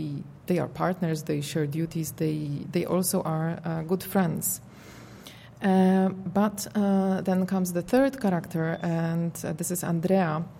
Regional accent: Poland; accent: Polish; English is a second language; so I'm not going to spoil this effect by my reading it with my incurable Polish accent.

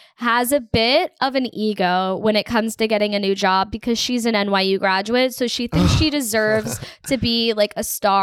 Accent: United States; also born or lived in Canada; Yeah, but I'm from America. Why didn't I go to a media school in America?

